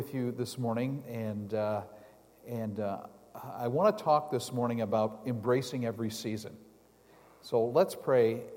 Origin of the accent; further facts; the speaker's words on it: Manitoba, Canada; And I came from Manitoba. And Manitoba is a place that has four very distinct seasons.